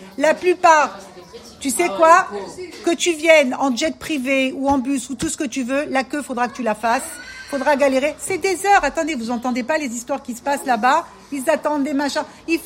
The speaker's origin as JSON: {"language": "French", "country": "France", "said": "parce que nous, on est des Français, qu'on vient de la zone"}